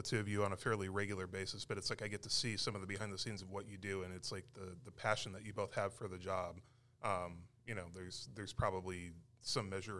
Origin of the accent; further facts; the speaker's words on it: Arizona, United States; moved away as an adult; I'm from Arizona originally, and I spent most of my first 10 years or so as a newspaper editor. We moved to North Carolina in the spring of 2017